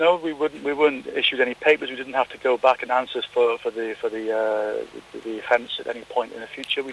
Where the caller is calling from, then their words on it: Alicante, Valencian Community, Spain; I'm from Alicante.